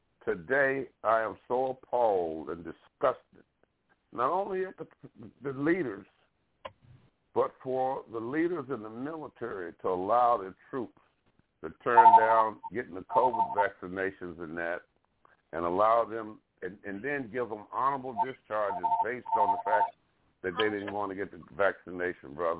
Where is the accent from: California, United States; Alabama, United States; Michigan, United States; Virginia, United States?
Alabama, United States; My home state where President Trump, when he was president, or that guy, he went on there 3 times to bring out the haters of the South, and they all converged on Mobile, Alabama